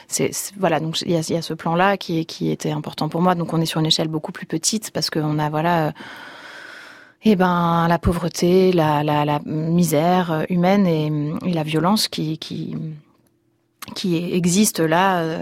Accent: Paris, Île-de-France, France; J'ai grandi dans les HLM qui ont été construits sur l'ancienne zone.

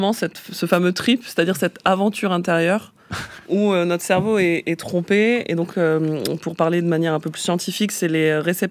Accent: Perpignan, Occitanie, France; je suis originaire de Perpignan, et j'ai un souvenir de vacances à la plage

